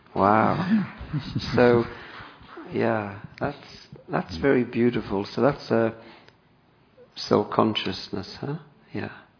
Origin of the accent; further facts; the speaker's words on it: Liverpool, North West England, United Kingdom; Because I'm from Liverpool.